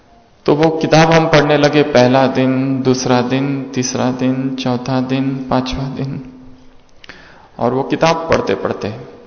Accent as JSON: {"language": "Hindi", "town": "Nagpur", "region": "Maharashtra", "country": "India", "tie": "born or raised there", "also_born_or_lived": "Dariyapur / Amravati", "said": "वहां से हम नागपुर आए और हमारा बचपन नागपुर में गुजरा। Katol road, seminary hills"}